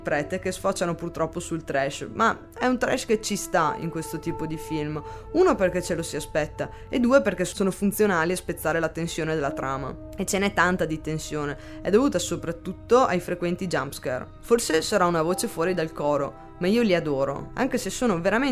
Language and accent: Italian; Venice, Veneto, Italy; Come già sapete sono veneziana e non sono rimasta indifferente.